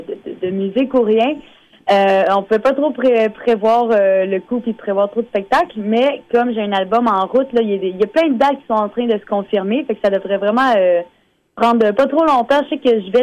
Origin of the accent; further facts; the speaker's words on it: Acadia, Canada; en tant qu'Acadienne